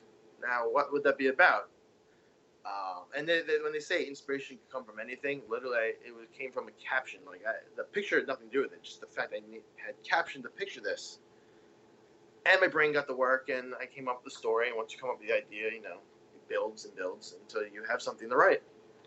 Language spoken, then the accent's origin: English; Levittown, United States; It takes place in Levittown in the 1990s, where I grew up in Levittown in the mid-1990s, and I have a lot of fond memories of my childhood.